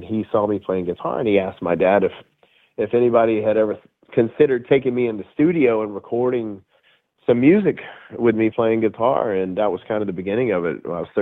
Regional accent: Shreveport, Louisiana, United States; like the hottest radio stations in my hometown in Shreveport, Louisiana. So, I mean, I grew up going to every concert that came through town

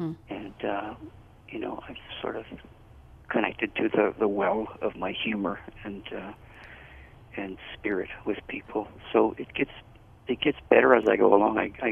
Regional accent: Niagara Falls, Ontario, Canada; also born or lived in Prague; So I grew up in Canada, in mm-hmm. around Niagara Falls, Hamilton, Toronto areas.

